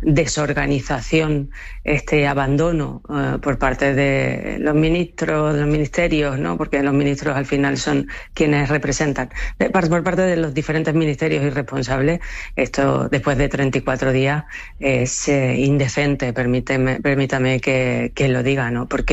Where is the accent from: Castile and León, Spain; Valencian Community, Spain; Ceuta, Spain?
Ceuta, Spain; Los que somos de Ceuta conocemos evidentemente a nuestros vecinos porque al final es una ciudad pequeña y todos nos conocemos